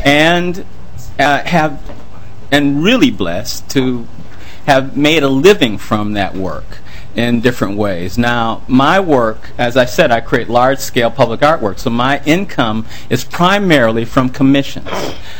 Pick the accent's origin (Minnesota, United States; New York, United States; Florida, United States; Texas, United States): Minnesota, United States; Minneapolis; I am a fourth generation Minnesotan. I was born in North Minneapolis and raised in South Minneapolis, graduate of Washburn High School, and graduate of the University of Minnesota